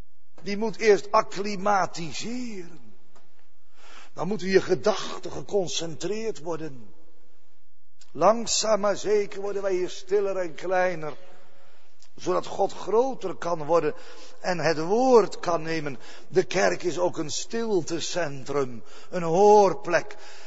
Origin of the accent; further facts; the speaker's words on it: Vlaardingen, South Holland, Netherlands; born there; Daar schreef ik in mijn geboorteplek. Toen zijn we nog door de straat gereden. Waar ik geboren ben en zo.